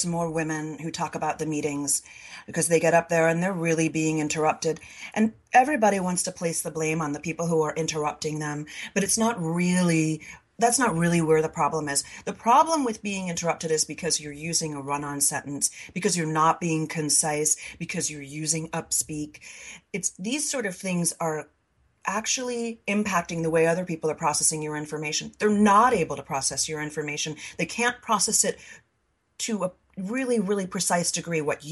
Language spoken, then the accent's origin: English; Long Island, New York, United States; accent: Long Island; At the age of 14, I changed my Long Island accent.